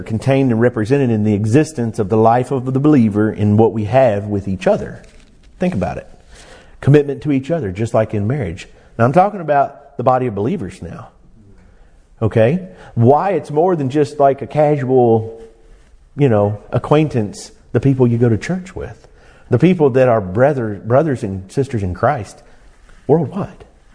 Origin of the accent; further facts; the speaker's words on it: United States; I'm an American because I live in America with 380 something million other Americans. It's where I'm from.